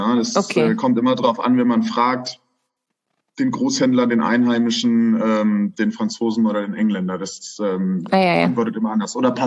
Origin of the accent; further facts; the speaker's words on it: Königstein, Hesse, Germany; Ich komme ursprünglich aus Königstein. Das ist ein ganz beschauliches Vorörtchen von Frankfurt am Main.